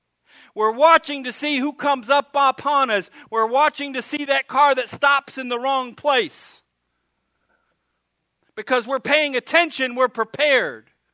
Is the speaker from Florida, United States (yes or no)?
yes; Fort Lauderdale, Florida, United States; I'm from Fort Lauderdale. Y'all don't have no bad neighborhoods here.